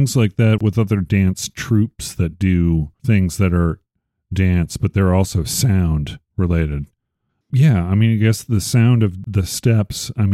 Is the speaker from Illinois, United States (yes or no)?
yes; Chicago, Illinois, United States; I mean, I'm from Chicago